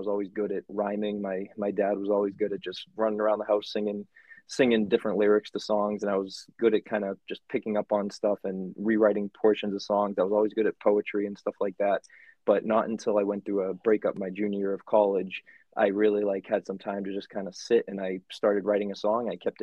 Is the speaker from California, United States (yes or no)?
no; Rowley, Massachusetts, United States; I'm from Massachusetts.